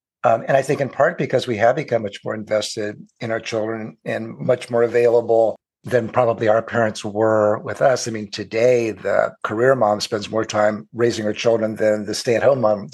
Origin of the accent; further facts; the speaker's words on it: Ohio, United States; now in California, United States; Like when I moved out to California from Ohio, occasionally my mother would call me and go, "Oh, Mr. Fancy Dancy psychologist, you're too busy to call your poor mother in Ohio."